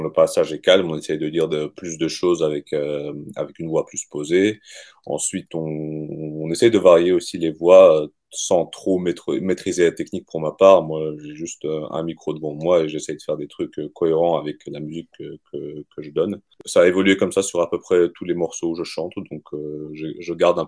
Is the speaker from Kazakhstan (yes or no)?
yes; Kazakhstan; je voulais mettre des éléments du folklore de mon pays d'origine, donc le Kazakhstan